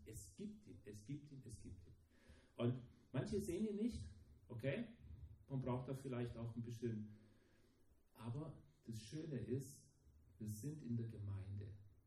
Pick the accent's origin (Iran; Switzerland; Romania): Romania; now in Germany; Ich bin in Rumänien aufgewachsen als Deutscher, ne? Und da war ich dort ein Ausländer. Dann kam ich nach Deutschland, als hieß es, du kommst aus Rumänien.